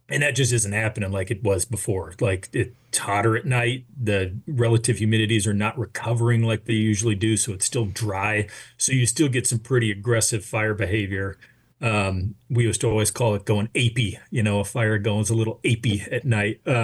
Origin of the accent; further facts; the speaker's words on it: Montana, United States; now in California, United States; Since I moved to California, I grew up in Montana, but I moved to California